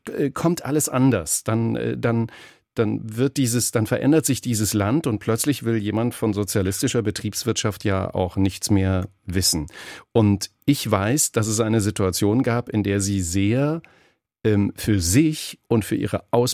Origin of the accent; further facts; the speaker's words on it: Apolda, Thuringia, Germany; Also bei uns in Apolda in Thüringen, wo ich groß geworden bin